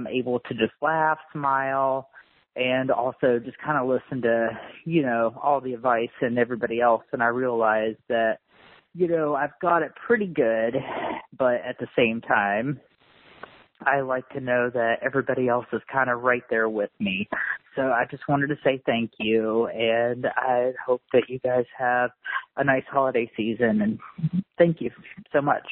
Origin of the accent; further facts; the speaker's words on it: Orlando, Florida, United States; I'm from Orlando, Florida.